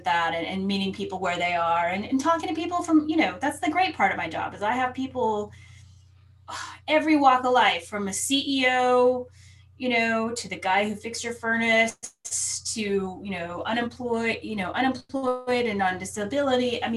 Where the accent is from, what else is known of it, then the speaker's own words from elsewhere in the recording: Texas, United States; now in Massachusetts, United States; But, you know, I'm from Texas, so in Massachusetts, I'm sort of center right. In Texas now, I'm like a flaming hippie communist.